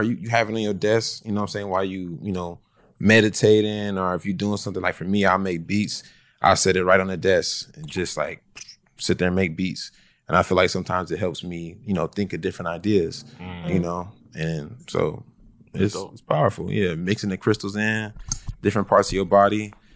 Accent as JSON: {"language": "English", "town": "Compton", "region": "California", "country": "United States", "said": "I'm originally from Compton."}